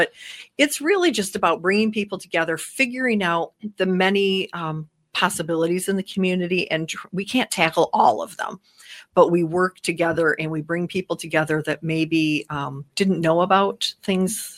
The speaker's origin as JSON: {"language": "English", "town": "Ionia", "region": "Michigan", "country": "United States", "tie": "born or raised there", "also_born_or_lived": "Grand Haven", "said": "I grew up in Ionia, and my dad was on the United Way board there for 25 years."}